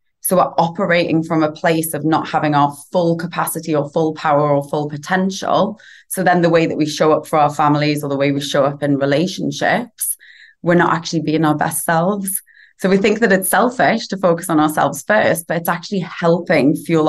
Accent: Newcastle, North East England, United Kingdom; accent: northern; now in Los Angeles, United States; I'm from a place called Newcastle, which is in the north of England, next to Scotland. But I live in Angeles now. So I've been here for 9 years.

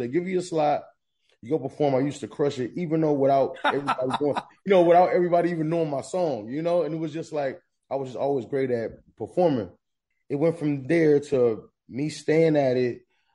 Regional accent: Long Beach, California, United States

